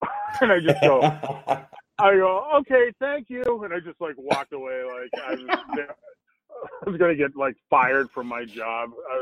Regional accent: Stowe, Massachusetts, United States; I was born and raised in Stowe, Massachusetts, and I did the same thing as Bill. You know, I went to small little markets

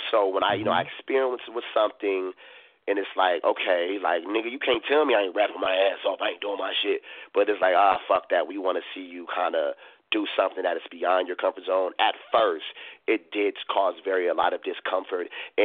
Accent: Compton, California, United States; long story short, I'm from Compton, and Jason had to step in.

